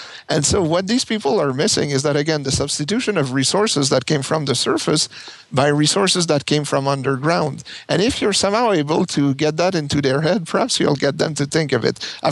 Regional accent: Quebec, Canada; I grew up in Canada where it's pretty cold and, you know, most people wouldn't want to live there, especially Quebec, where I'm from.

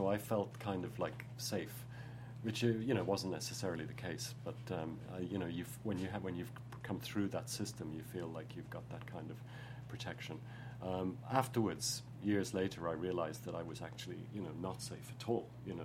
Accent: United Kingdom; born there; because I was born in Britain, I had a grandmother and uncles and aunts

